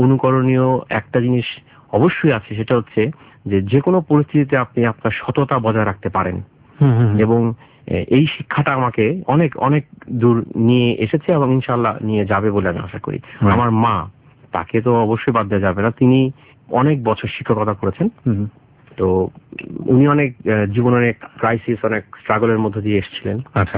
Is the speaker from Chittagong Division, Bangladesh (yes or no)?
no; Dhaka, Dhaka Division, Bangladesh; আমার জন্ম হয়েছে ঢাকাতে কাফরুল বলে একটা জায়গা আছে, ওখানে আমার জন্ম, বেড়ে ওঠা।